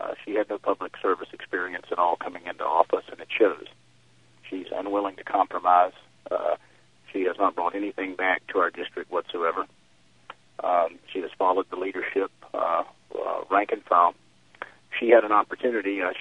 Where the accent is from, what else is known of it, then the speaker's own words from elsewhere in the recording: North Carolina, United States; I grew up in North Carolina.